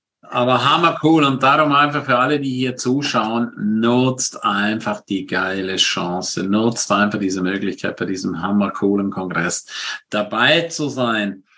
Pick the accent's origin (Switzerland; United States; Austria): Switzerland; now in Germany; wir sind beide Schweizer, wir sind beide aus der Schweiz geflüchtet, wir sind beide so Immigranten geflüchtet, in Deutschland.